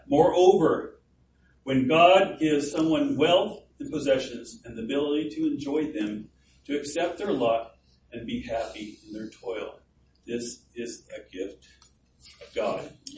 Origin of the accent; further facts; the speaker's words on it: California, United States; now in Memphis, United States; And Julie and I spent the last 8 years in Memphis. We're from California.